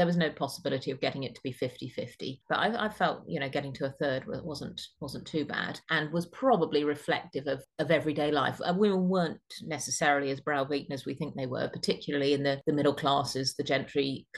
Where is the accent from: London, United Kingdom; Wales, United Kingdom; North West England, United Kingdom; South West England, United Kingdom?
Wales, United Kingdom; I wanted as many Welsh people as I could find, being Welsh myself and having a Welsh publisher.